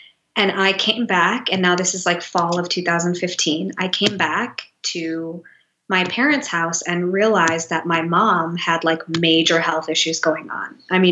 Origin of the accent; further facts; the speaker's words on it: Detroit, Michigan, United States; moved away as an adult; also born or lived in New York; move to Detroit, which is where my parents are. I grew up in Detroit.